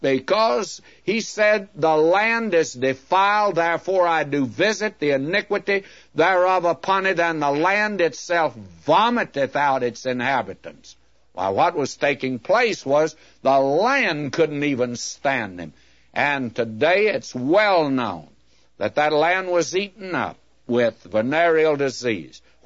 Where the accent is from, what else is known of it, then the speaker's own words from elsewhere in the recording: United States; I love this country. I was born here, and I'm American